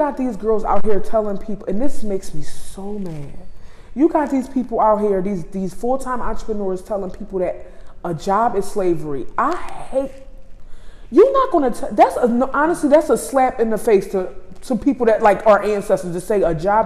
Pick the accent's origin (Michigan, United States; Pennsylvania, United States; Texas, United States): Pennsylvania, United States; Philadelphia; Like, I'm a girl from North Philadelphia.